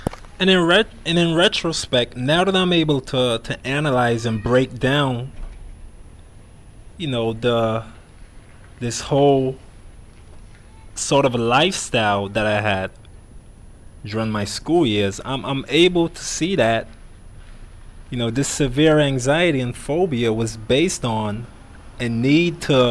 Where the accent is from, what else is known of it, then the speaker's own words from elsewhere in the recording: New York City, New York, United States; I used to play in the parks and in the Bronx, you know, where I grew up in New York.